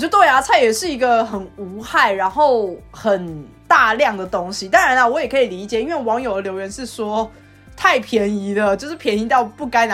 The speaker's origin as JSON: {"language": "Chinese", "country": "Taiwan", "said": "身为台湾人这种铁胃"}